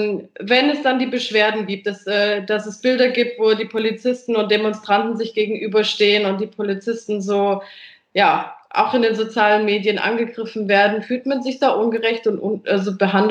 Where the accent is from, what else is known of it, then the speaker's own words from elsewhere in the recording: Stuttgart, Baden-Württemberg, Germany; jetzt in Stuttgart, wo ich herkomme